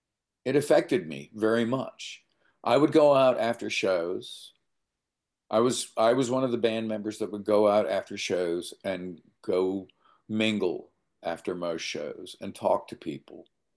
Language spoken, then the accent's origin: English; Winston-Salem, North Carolina, United States; So growing up in Winston-Salem, we had the Winston-Salem Journal.